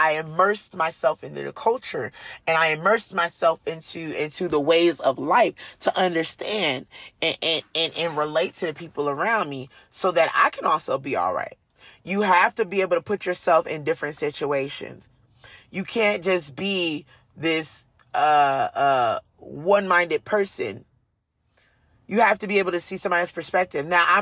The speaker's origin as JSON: {"language": "English", "region": "New Jersey", "country": "United States", "said": "Now, I'm from Jersey, so I did know there were a lot of white people in the world."}